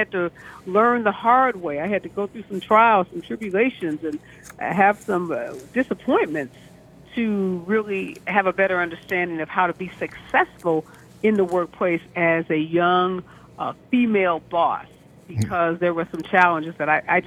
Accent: St. Louis, Missouri, United States; And I'm from the Midwest here. I'm from St. Louis. So I pride myself on being an incredible hard worker.

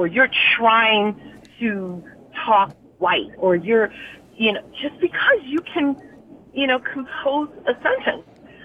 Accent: Fairmont Heights, Maryland, United States; moved away; I grew up right here in Fairmont Heights, Maryland, and I grew up, bused to a white school, and then I moved to California. And so over time, you know, you just changed your articulation, I guess.

